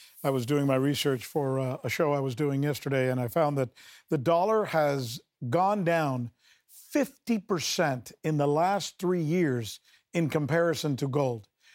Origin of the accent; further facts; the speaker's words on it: United States; I mean, I'm American, I want the dollar to remain valuable.